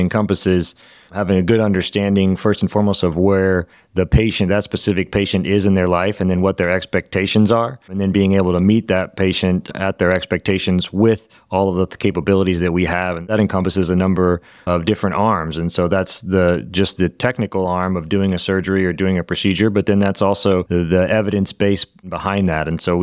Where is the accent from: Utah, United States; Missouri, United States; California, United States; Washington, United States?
Missouri, United States; I grew up in Missouri, originally specific to Missouri.